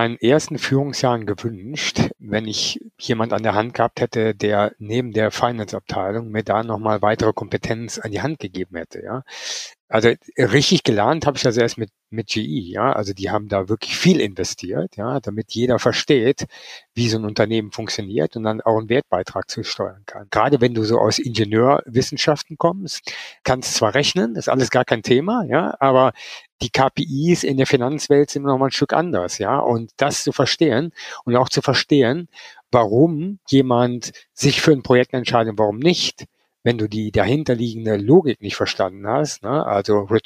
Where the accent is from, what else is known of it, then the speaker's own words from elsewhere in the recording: Cologne, North Rhine-Westphalia, Germany; ich komme zwar aus Köln